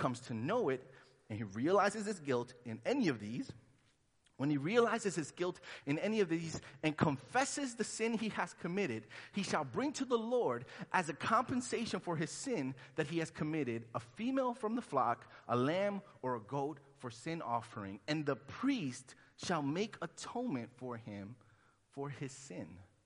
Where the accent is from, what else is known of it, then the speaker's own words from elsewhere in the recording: Brooklyn, New York, United States; also born or lived in Honduras; I'm from Honduras. I'm originally from Honduras. I was born there. 3 years old, we came to Brooklyn. So my family didn't know much English when we got here. So I grew up hearing a lot of Spanish in the house, a lot of Spanish sayings.